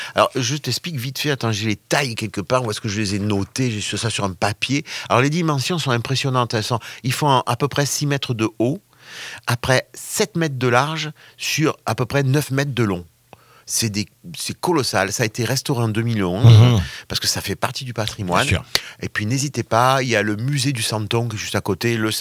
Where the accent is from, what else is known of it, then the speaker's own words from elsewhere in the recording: Provence-Alpes-Côte d'Azur, France; On va dire qu'on est Marseillais, ouais, donc ouais.